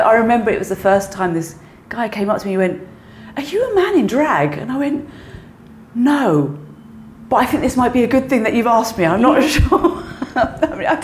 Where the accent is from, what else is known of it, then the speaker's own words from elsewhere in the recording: London, United Kingdom; I grew up in South London.